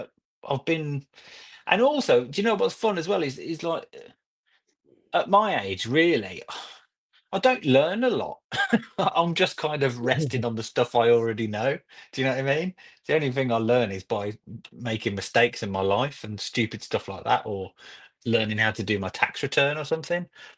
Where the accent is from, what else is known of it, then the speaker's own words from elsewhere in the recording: Birmingham, West Midlands, United Kingdom; now in Norwich, United Kingdom; So I live in Norwich. Yeah, so I live about, so it's about three and a bit hours to Birmingham. I'm from Birmingham.